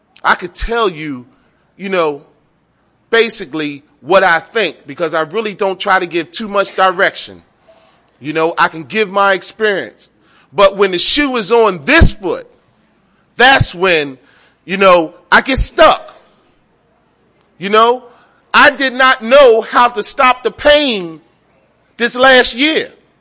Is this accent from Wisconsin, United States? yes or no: no; Philadelphia, Pennsylvania, United States; now in Washington, United States; You know, I'm originally from Philly, right? And I've been in the Washington, D.C. area since 88.